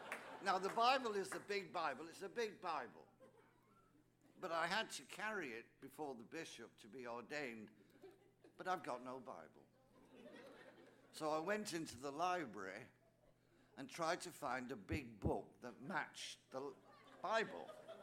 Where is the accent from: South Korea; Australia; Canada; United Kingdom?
United Kingdom; England; now in United States; So I'm a priest from England.